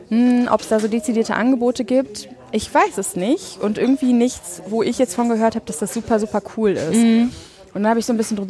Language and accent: German; Düsseldorf, North Rhine-Westphalia, Germany; Ich komme ursprünglich aus Wersten hier in Düsseldorf, wohne jetzt inzwischen seit 6 Jahren hier in Flingern.